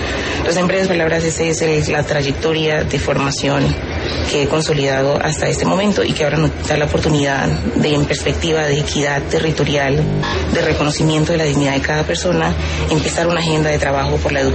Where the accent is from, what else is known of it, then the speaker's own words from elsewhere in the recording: Istmina, Chocó, Colombia; also born or lived in Cali; Allí regresamos al municipio de Ismina, al departamento del Chocó, y desde preescolar estudié en la Escuela Normal Superior Nuestra Señora de las Mercedes